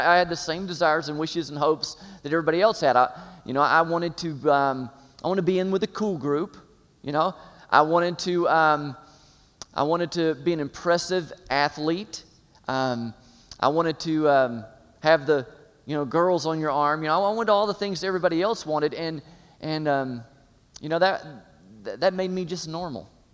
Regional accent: Tallahassee, Florida, United States; born there; I was born in Tallahassee, Florida, and raised by great parents.

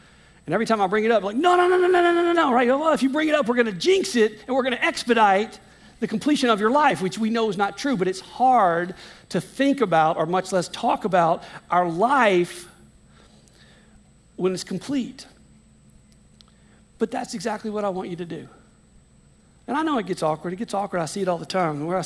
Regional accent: Louisiana, United States; I grew up in Louisiana, all right?

